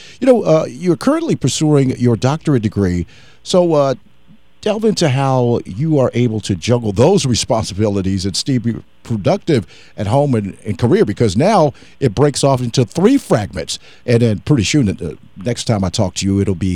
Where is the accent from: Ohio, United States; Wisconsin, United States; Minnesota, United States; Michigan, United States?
Ohio, United States; Now, Jamish, I wanted to jump to this because I grew up in the Miami Valley area, and I have you by a number of years, that's for sure.